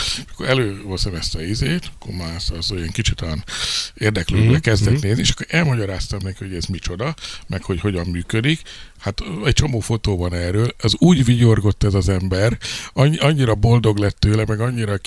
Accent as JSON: {"language": "Hungarian", "country": "Hungary", "said": "szerencsém volt ezzel az, hogy magyar vagyok"}